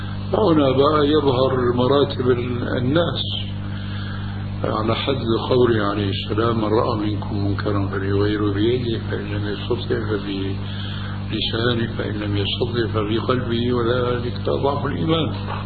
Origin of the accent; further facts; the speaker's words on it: Syria; now in Jordan; وفي عندنا في سوريا